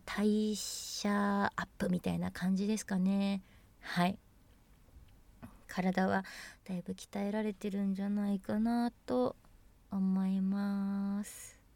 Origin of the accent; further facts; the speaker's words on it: Kanagawa, Japan; 神奈川県出身です。海の近いところに住んでいます。